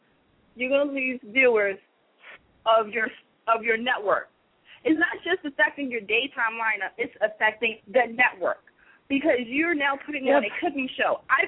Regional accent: Baltimore, Maryland, United States; a kid growing up in Baltimore with big dreams

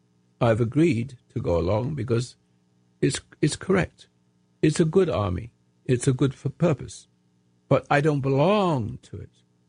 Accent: United States; Yes, I am an American, but I don't belong to my country.

